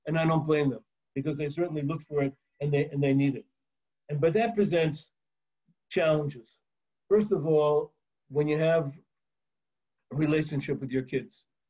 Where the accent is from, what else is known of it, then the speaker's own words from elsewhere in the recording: New York, United States; I grew up in America. I lived in New York.